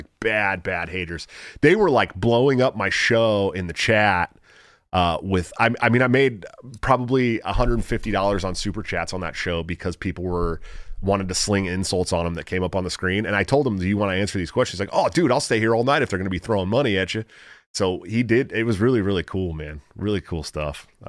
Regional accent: California, United States; But there's only two of us that are from California, and we're both from the Bay Area, and I'm the oldest

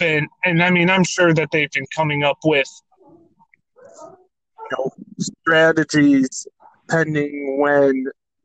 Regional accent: Michigan, United States; I still refer to Michigan as my home state because that's where I'm from.

